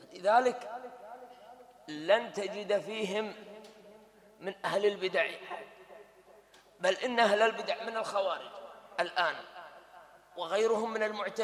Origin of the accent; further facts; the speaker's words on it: Kuwait; يحتفلون الآن حتى عندنا في الكويت